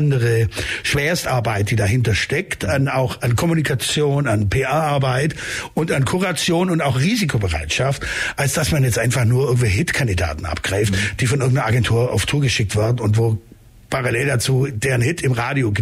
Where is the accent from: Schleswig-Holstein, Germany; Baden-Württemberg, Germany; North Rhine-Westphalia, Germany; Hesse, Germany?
Baden-Württemberg, Germany; Laupheim; also born or lived in Ulm; war vorher in Laubheim, ich komme ja ursprünglich aus Laubheim, bin dann nach Ulm umgezogen